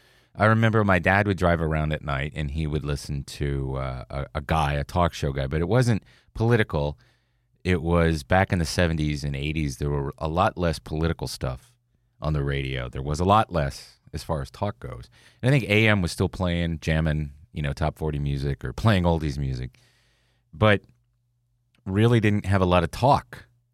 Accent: Mansfield, Pennsylvania, United States; also born or lived in Elmira, New York; Mansfield, PA is where I spent most of my time, but I was born in Elmira, New York, and spent time there back and forth. All this. So I say I'm from Elmira, New York.

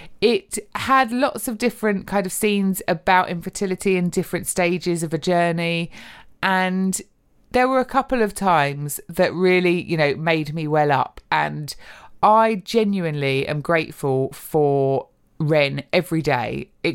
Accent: London, United Kingdom; although I'm from London originally, we don't live there anymore

